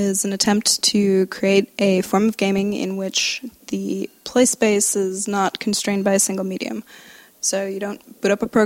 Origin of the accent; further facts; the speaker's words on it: Wisconsin, United States; because I'm originally from Wisconsin and there's not much else to do in the winter.